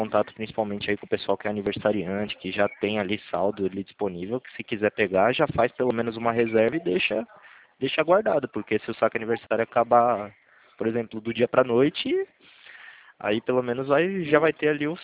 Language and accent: Portuguese; Atibaia, São Paulo, Brazil; Eu sou de Atibaia, aqui de São Paulo.